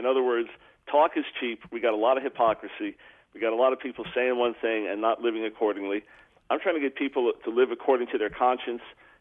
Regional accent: Island Park, New York, United States; Long Island.

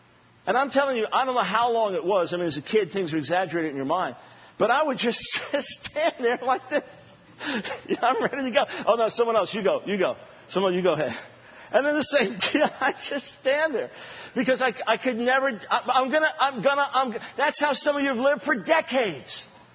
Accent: New York, United States; also born or lived in Manhattan, New York City; I was born in Manhattan, New York City, and then our family moved to Long Island right before I turned 7.

